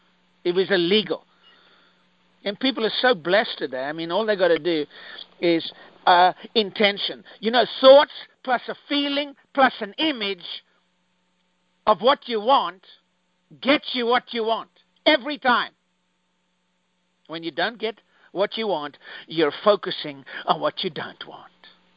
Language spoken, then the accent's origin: English; Spartanburg, South Carolina, United States; I grew up in South Carolina. I go, South Carolina, Spartanburg. Yeah, I grew up there.